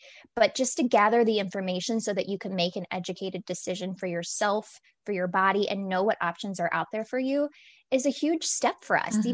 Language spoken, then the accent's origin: English; Kentucky, United States; So I'm from Kentucky, and I graduated nursing school kind of unsure really where I was going to be going and what I wanted to do.